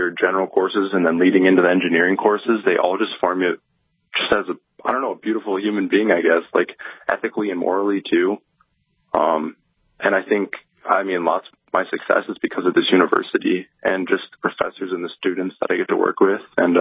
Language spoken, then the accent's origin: English; Bismarck, North Dakota, United States; also born or lived in Fargo; So I'm from Bismarck, North Dakota. And I spent about half my life in Fargo, too.